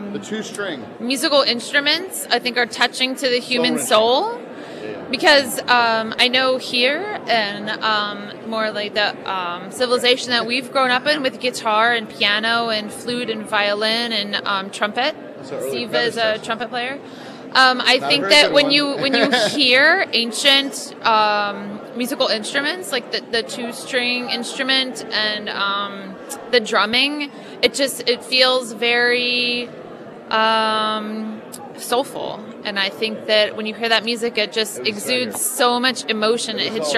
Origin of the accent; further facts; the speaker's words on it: United States; I grew up in the United States and was raised Christian.